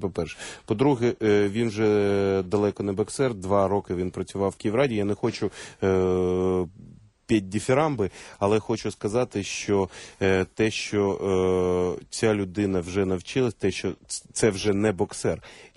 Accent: Kyiv, Ukraine; а ми кияни. Я киянин. Я почуваю себе киянином.

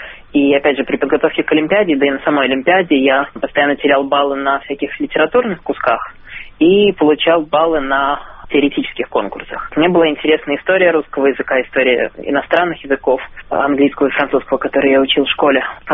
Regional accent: Minsk, Belarus; я сам из Беларуси, из Минска.

